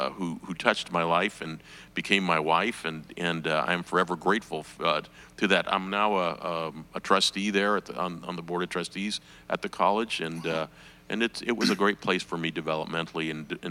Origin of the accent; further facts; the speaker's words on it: Los Angeles, California, United States; also born or lived in Miami; I grew up in Los Angeles. I was born in Florida, in Miami